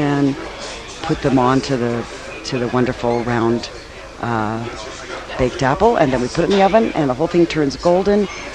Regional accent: Berkeley, California, United States; I just happened to read about a program in Berkeley, my hometown actually in California

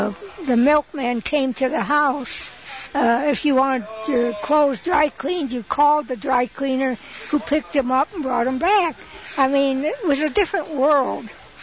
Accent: Midwest, United States; now in Santa Fe, United States; I'm still a Midwesterner at heart, I suppose. You never get away from that.

